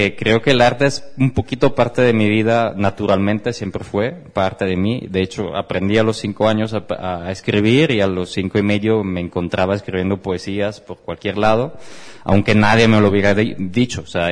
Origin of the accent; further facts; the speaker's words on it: Italy; Spanish is a second language; como buen italiano, como tengo mucho detalle en eso